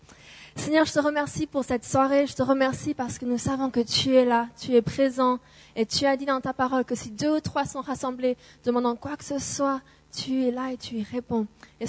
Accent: England, United Kingdom; also born or lived in United States; Et moi, étant anglaise, donc je suis anglaise-américaine, mon père anglais, ma mère américaine

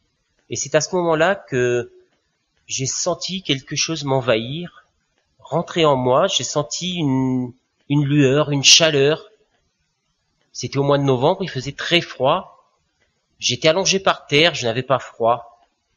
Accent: Marseille, Provence-Alpes-Côte d'Azur, France; born there; also born or lived in Alsace, France; je suis né à Marseille dans une famille catholique. J'ai atterri dans les années 76 en Alsace.

